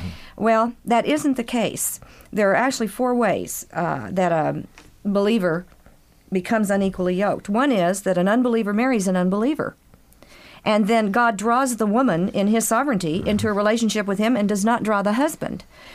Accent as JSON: {"language": "English", "region": "Midwest", "country": "United States", "said": "I came from the Midwest, and I'm sorry to say it, but where I came from, if you weren't Jewish, you were a Christian."}